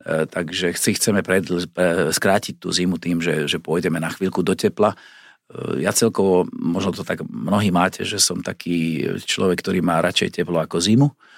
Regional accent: Trenčín, Trenčín Region, Slovakia; Mám už vo veku, že je ťažko transportovateľná z môjho rodného mesta Trenčína.

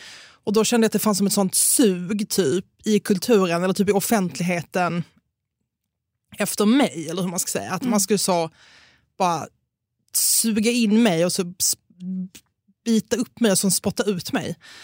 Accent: Malmö, Skåne, Sweden; Men jag är från Malmö, så det kanske är därför. Vi har sån grov, hemsk humor.

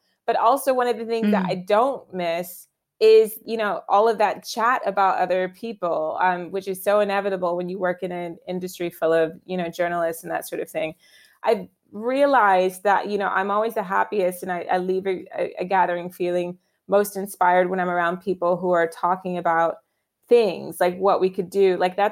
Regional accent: Virginia, United States; now in London, United Kingdom; particularly in my home state of Virginia, where I grew up.

